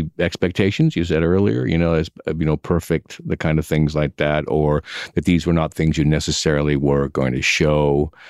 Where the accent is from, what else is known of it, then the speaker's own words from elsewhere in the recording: Yakima, Washington, United States; I grew up in Yakima.